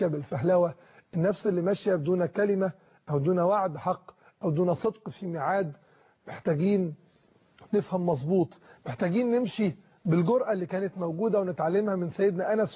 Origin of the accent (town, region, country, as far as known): Egypt